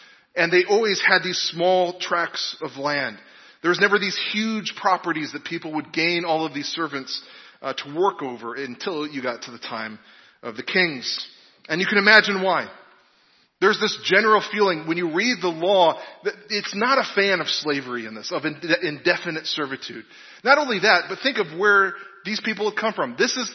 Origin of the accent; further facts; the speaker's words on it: Illinois, United States; I grew up in Illinois. We had to study Abraham Lincoln.